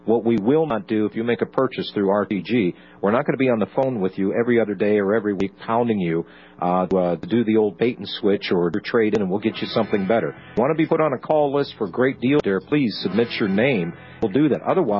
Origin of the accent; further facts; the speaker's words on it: Pennsylvania, United States; I can remember as a kid growing up in Pennsylvania, people up there would do exactly that.